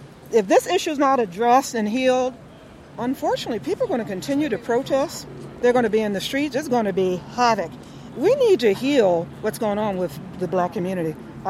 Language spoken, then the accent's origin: English; Philadelphia, Pennsylvania, United States; I'm from West Oak Lane, so Philadelphia born and raised.